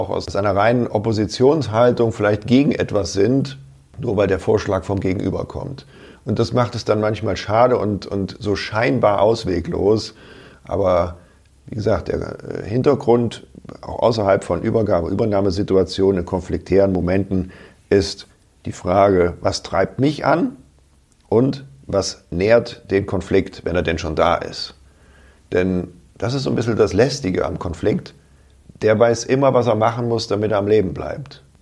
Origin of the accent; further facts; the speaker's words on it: Hesse, Germany; Ich komme aus Waldeck-Frankenberg, ja.